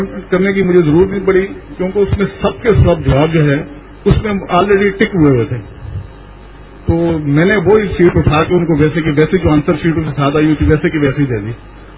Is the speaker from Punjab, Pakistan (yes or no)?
yes; Rawalpindi, Punjab, Pakistan; میں راولپنڈی سے آیا ہوں.